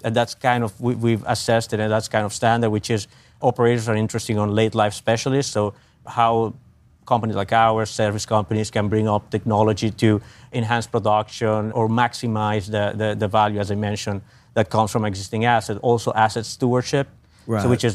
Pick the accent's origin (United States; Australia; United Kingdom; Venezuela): Venezuela; I'm originally from Venezuela as well, the western side of it.